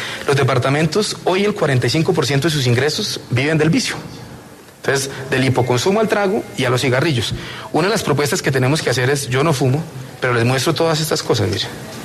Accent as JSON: {"language": "Spanish", "region": "Santander", "country": "Colombia", "said": "Yo soy el más interesado como exgobernador y como santandereano en que brille la verdad y la justicia."}